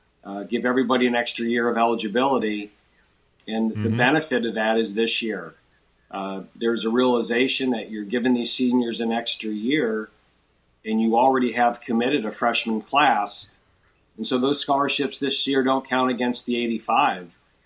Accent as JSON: {"language": "English", "town": "Buffalo", "region": "New York", "country": "United States", "tie": "born or raised there", "said": "And, you know, it's my hometown. So it's one more reason to root for the Bills."}